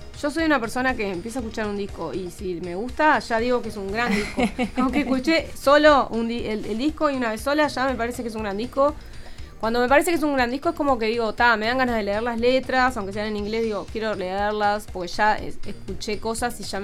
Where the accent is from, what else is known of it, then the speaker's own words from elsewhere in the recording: Maldonado, Uruguay; como yo me crié en Maldonado, y en Maldonado toda la gente va a bailar, ¿viste?